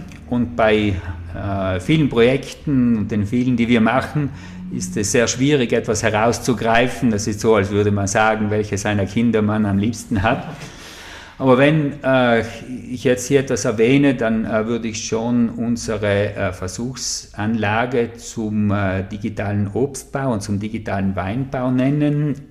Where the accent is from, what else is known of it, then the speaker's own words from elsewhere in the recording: Trentino-Alto Adige, Italy; now in Neumarkt, Italy; Ich bin gebürtiger Pusterer und Wahlunterlandler